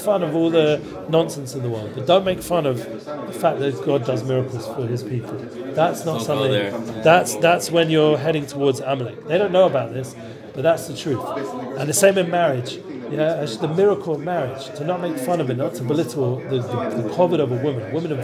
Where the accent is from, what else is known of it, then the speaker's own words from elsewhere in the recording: England, United Kingdom; I need to work on this, because I'm English.